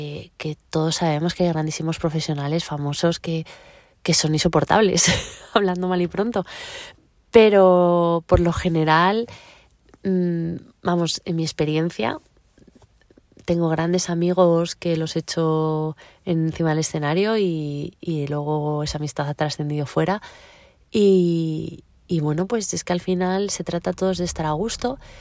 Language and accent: Spanish; Madrid, Community of Madrid, Spain; Y yo soy de Madrid y de repente tenía 20 minutos de mi casa acceso a los mejores profesores.